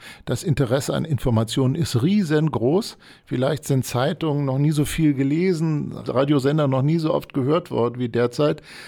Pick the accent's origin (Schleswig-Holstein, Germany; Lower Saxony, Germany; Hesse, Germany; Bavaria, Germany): Lower Saxony, Germany; Hanover; Ich komme aus Hannover